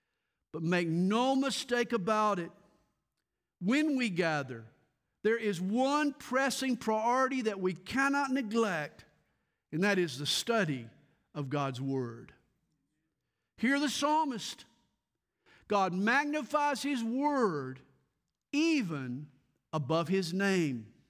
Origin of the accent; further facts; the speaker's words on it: the South, United States; I was raised in the Bible Belt, but trust me, I got a whole lot more belt than I got Bible.